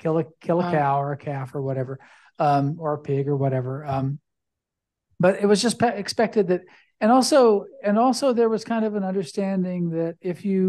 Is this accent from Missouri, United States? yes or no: yes; Missouri, United States; I grew up in Missouri.